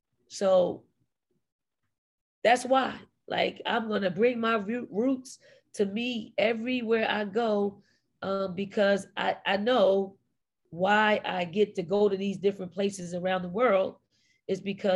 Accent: Philadelphia, Pennsylvania, United States; That's what we do when we're from Philly. You know, we take the good, the bad, the ugly of Philly, and that's who we are.

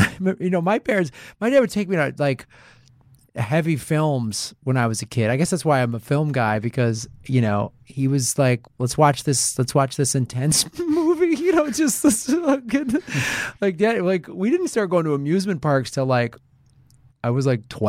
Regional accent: Madison, Wisconsin, United States; I grew up in Madison, Wisconsin.

